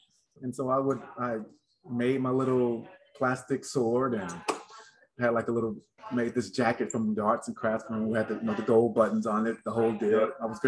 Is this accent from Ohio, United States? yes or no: no; Birmingham, Alabama, United States; also born or lived in New York / Florida; But I mean, because I was born in Birmingham, but I moved to New York when I was one.